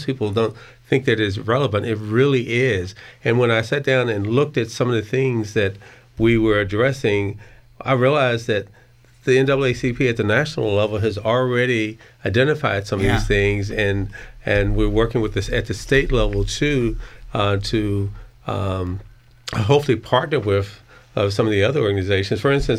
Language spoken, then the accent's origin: English; Mayfield, United States; Actually, what happens, I grew up in Mayfield, and I saw those things all my life, and never paid attention to it